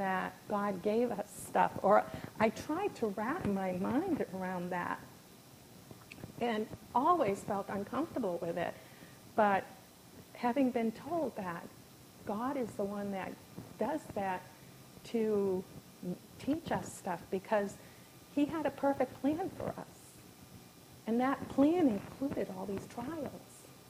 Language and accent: English; West Groton, Massachusetts, United States; that's how I ended up growing up in the Congregational church, because when my parents moved to West Groton, they didn't have a Methodist church there